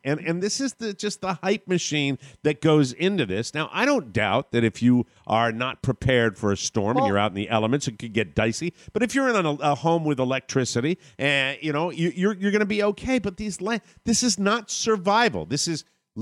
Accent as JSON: {"language": "English", "region": "New England", "country": "United States", "tie": "born or raised there", "said": "I was born and raised in New England."}